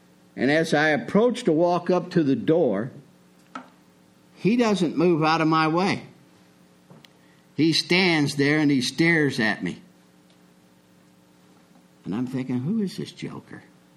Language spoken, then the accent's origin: English; Illinois, United States; I'm from Illinois. It was cold in February, 10 below maybe.